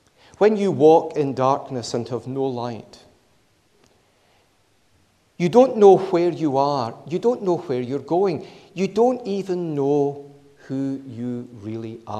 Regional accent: Glasgow, Scotland, United Kingdom; Now, I'm a Glaswegian, there's a lot to envy in Glasgow

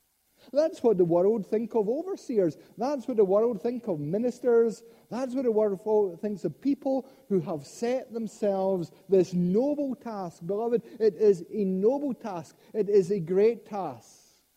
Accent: Scotland, United Kingdom; It's not just because we're Scottish.

